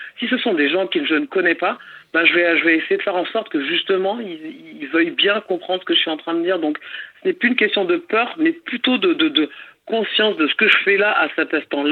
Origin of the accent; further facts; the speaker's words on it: Central African Republic; first language Sango; l'anglais et le sango, qui est ma langue maternelle, qui est la langue du Centrafrique.